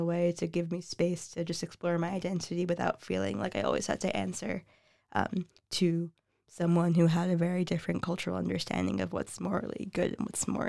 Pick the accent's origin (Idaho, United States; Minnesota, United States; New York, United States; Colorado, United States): New York, United States; my perspective was very shaped by, yeah, growing up in New York and what I saw everyone around me doing